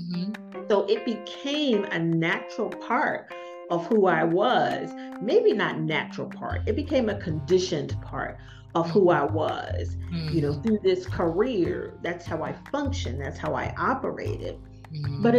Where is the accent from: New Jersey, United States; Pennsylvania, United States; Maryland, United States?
Pennsylvania, United States; Philadelphia; I mean, I'm from South Philly.